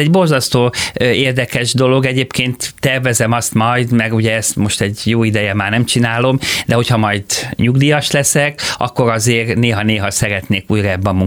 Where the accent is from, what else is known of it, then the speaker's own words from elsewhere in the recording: Hungary; képviselhetem magyarként Magyarországon. Ennek ugye nagyon sok előnye van, hogy én hazai ember vagyok